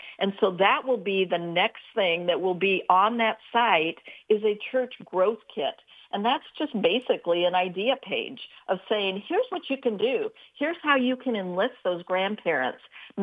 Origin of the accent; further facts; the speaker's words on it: Iowa, United States; I'm actually from Iowa.